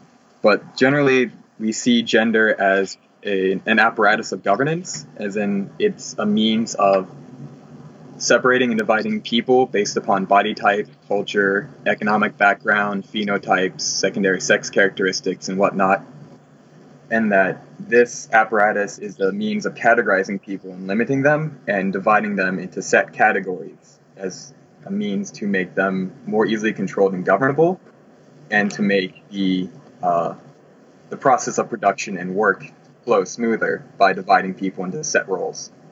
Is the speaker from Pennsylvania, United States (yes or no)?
yes; Pittsburgh, Pennsylvania, United States; I'm an anarchist from Pittsburgh